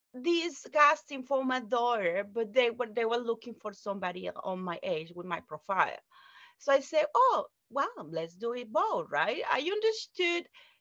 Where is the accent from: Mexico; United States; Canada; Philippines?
Mexico; English is a second language; I am from Mexico, so I used to be an architect in there.